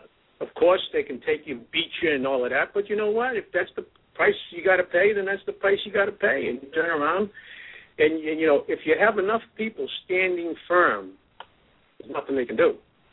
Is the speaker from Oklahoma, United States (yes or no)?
no; New York City, New York, United States; My family, I was born in New York City, originally from there.